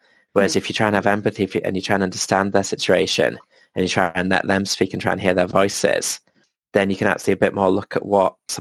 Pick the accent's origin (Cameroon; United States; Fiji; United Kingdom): United Kingdom; Because obviously I'm coming from the British perspective.